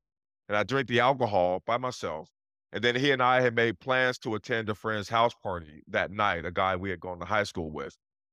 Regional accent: Portland, Oregon, United States; I grew up in Portland, Oregon in the 80s. And Portland is much different today than it was in the 80s.

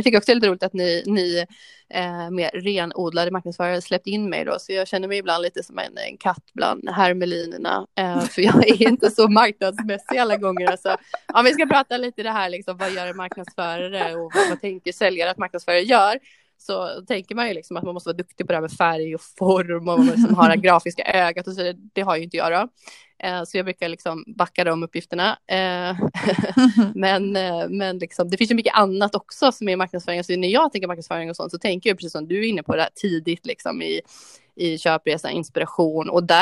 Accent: Gothenburg, Västra Götaland County, Sweden; now in Linköping, Sweden; Och sen så har jag bott en del utomlands och sådär. Men har nu då landat i Linköping. Fast jag är då från Göteborg, västkusten från början. Så nu bor jag här sedan 2 år tillbaka

